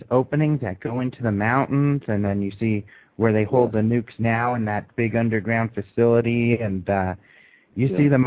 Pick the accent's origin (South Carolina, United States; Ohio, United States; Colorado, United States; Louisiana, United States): Colorado, United States; it's my second favorite state, second to my home state of Colorado.